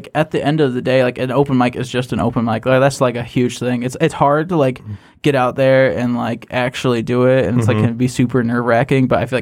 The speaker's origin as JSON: {"language": "English", "town": "Buchanan", "region": "Michigan", "country": "United States", "said": "I'm 21. I'm from Buchanan, Michigan."}